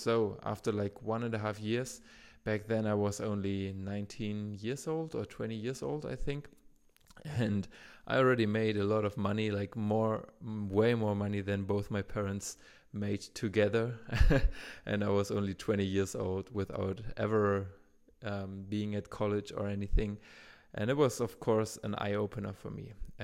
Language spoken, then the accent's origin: English; Germany; I'm from Germany.